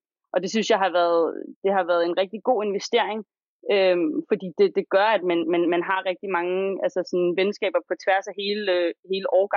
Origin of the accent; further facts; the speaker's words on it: Roskilde, Zealand, Denmark; now in Aalborg, Denmark; Og jeg er simpelthen rykket fra Sjælland til Aalborg også for at studere nu her